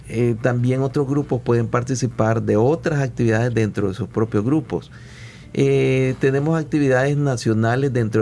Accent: Nicaragua; qué es lo que hacemos nosotros como nicaragüenses para celebrar

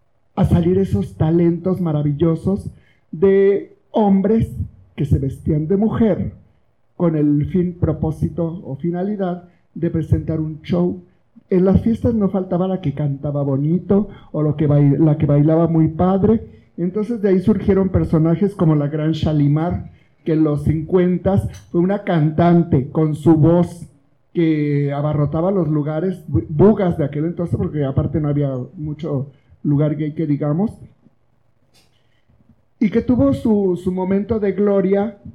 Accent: Mexico City, Mexico; como las mexicanas siempre hemos sido muy malinchistas y muy, muy fáciles de influenciar

